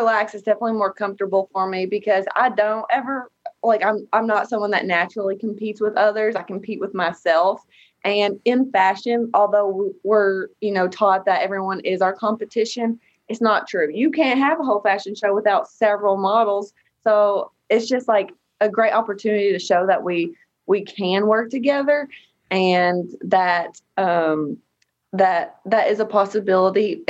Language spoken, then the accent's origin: English; Stamford, Kentucky, United States; now in Cincinnati, United States; I'm from Stamford. It's very tiny. It's about 2.5 hours from here.